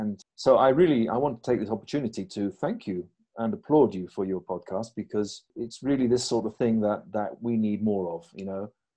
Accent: Pakistan; born there; also born or lived in India / Oman / Syria; I was born in Pakistan, and I've lived in India, I've lived in Oman, I've lived in, countries like that, Syria even. I used to live in Aleppo

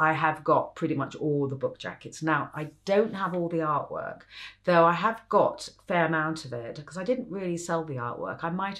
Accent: Lagos, Nigeria; now in United States; And my father was in the army. I grew up in Africa.

